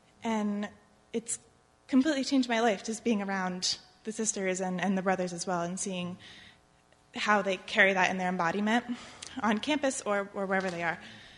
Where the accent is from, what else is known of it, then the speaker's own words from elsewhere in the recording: Columbus, Ohio, United States; I'm from Columbus.